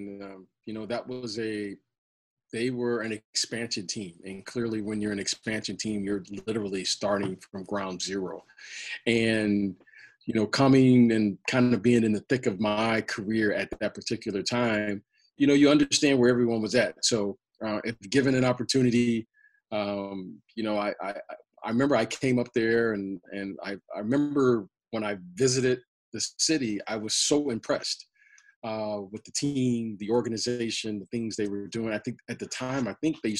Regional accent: Detroit, Michigan, United States; Well, you know, the funny thing is, I'm from Detroit, so I remember when Isaiah first came to Detroit.

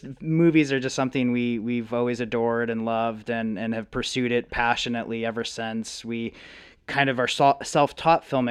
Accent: Midwest, United States; making movies in growing up in the Midwest, and making movies in middle school and high school

